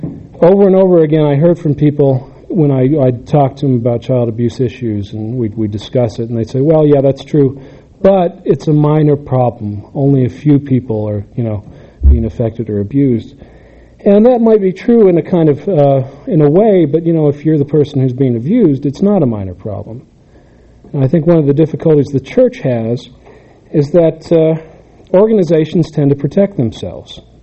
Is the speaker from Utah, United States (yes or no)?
yes; Utah, United States; I grew up in Utah County and had a pretty happy life there in many ways.